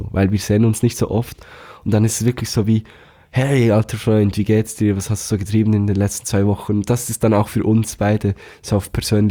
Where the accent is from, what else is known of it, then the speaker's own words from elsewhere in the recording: Thun, Bern, Switzerland; eine alternative Rockband aus meiner Heimatstadt, aus Thun.